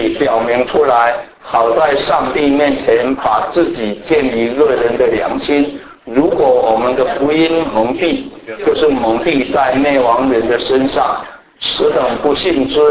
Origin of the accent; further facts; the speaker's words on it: Yanshui, Tainan, Taiwan; 因为我是台湾南部出来的，我是长在那个拜火乡最厉害的港珠雅盐水镇，那个是我从小就在那里看着放风炮长大的，每一个庙我就住在庙的旁边啊